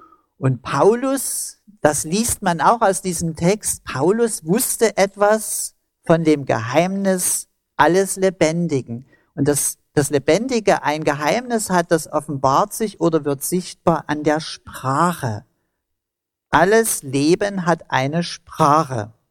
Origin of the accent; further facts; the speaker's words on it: Germany; Ich bin als Kind an der Elbe aufgewachsen